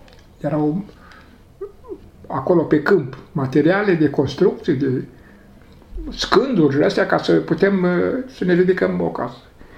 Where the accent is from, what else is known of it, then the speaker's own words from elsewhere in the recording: Bessarabia, Moldova; moved away as an adult; Deci noi am fugit din Basarabia ca să nu fim deportați în Rusia, în Siberia, și ne-a deportat aici. Pe motiv că noi suntem basarabeni și am fugit de ruși